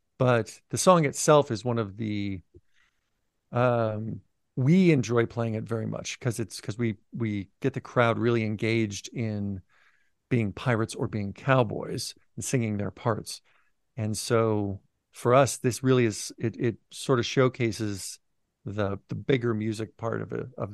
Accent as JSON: {"language": "English", "town": "Missoula", "region": "Montana", "country": "United States", "said": "Yeah, so we live in Western Montana. We're from Missoula, and it's a relatively small town."}